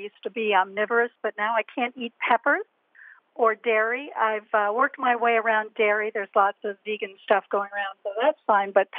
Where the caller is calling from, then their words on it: Long Beach Island, New Jersey, United States; Long Beach Island, New Jersey.